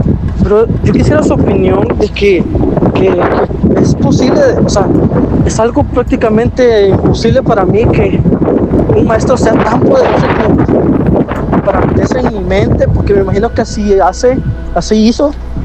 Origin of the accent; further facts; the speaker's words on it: Guatemala; Yo soy de Guatemala y tengo muchos amigos mexicanos